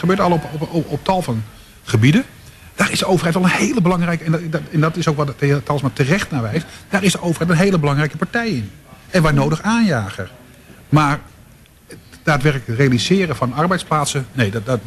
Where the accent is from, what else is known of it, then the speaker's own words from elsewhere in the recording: Zaanstad, North Holland, Netherlands; Ik ben zelf opgegroeid in Zaanstad naast het Guiswel.